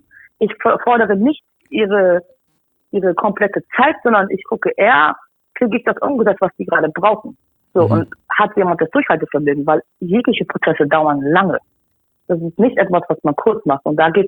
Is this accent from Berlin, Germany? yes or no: no; Hamburg, Germany; Ich bin Hamburgerin.